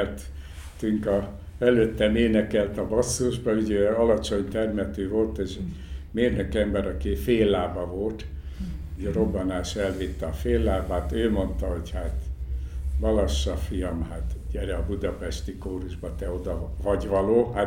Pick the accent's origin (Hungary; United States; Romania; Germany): Romania; Transylvania; én is erdélyi vagyok